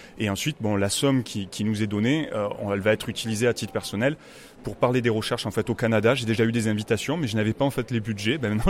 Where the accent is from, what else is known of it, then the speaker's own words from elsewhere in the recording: Marseille, Provence-Alpes-Côte d'Azur, France; Moi je suis un enfant du pays. Je suis né de parents marseillais, grands-parents marseillais qui parlaient le marseillais. Voilà, on m'a souvent dit en fait que j'avais, quand je montais dans les hautes instances parisiennes, que j'avais un accent.